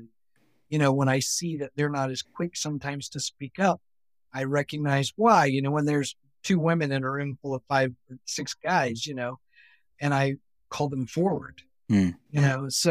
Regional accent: the South, United States; Which growing up in the South, I heard a lot, you know, you need to act like a lady.

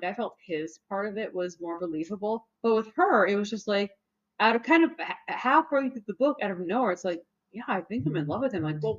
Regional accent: the South, United States; Because I'm from the South

